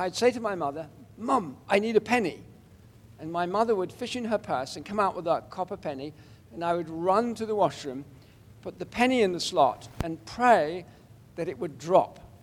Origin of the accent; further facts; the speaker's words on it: England, United Kingdom; When I grew up in England